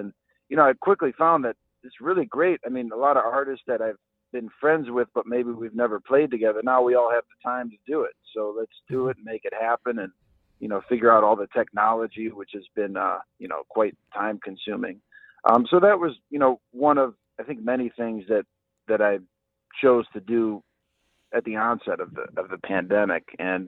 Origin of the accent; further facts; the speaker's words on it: Cleveland, Ohio, United States; So I am the director of the Tri-C Jazz Fest Academy here in my hometown of Cleveland